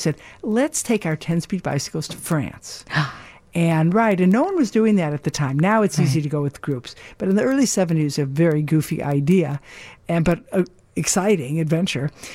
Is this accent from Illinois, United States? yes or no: yes; Chicago, Illinois, United States; Chicago, South Sider.